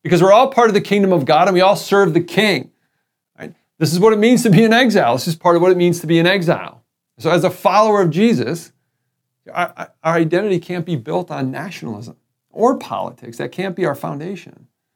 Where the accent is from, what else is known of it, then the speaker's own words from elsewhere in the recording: United States; I'm an American. I love being American.